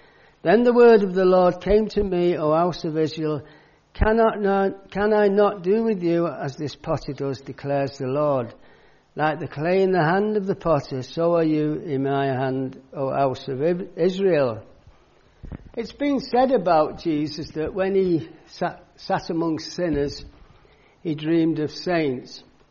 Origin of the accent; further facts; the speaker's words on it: Warrington, North West England, United Kingdom; now in Ghana; I'm from Warrington in Lancashire, formerly in Lancashire. They moved us to Cheshire, which was causing outroar amongst the common people in Lancashire, in Latchford.